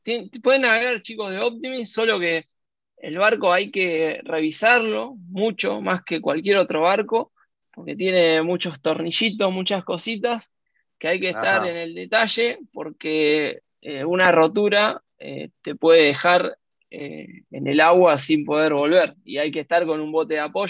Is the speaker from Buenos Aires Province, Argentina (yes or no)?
no; Rosario, Santa Fe, Argentina; Yo soy rosarino, nací en Rosario. Navegué siempre acá. Mis primeros pasos fueron en Rosario.